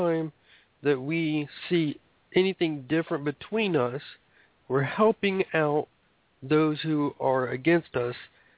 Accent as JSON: {"language": "English", "region": "Ohio", "country": "United States", "said": "I'm from Ohio."}